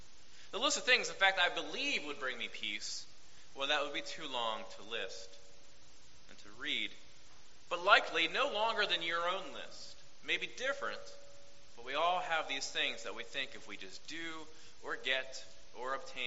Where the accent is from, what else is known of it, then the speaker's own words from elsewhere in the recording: Wheeling, West Virginia, United States; When I was growing up in the Christian church in Wheeling, we did not do what is called passing the peace